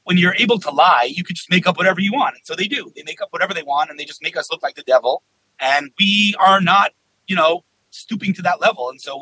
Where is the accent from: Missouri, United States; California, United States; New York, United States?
New York, United States; Yeah, I'm from New York, and the answer is absolutely not.